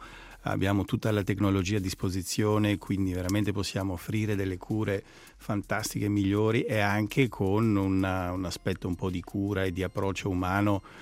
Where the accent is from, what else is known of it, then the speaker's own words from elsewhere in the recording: Attica, Greece; io sono nato in Grecia ad Atene e sono cresciuto vicino ad Atene, proprio sul mare, un paesino sul mare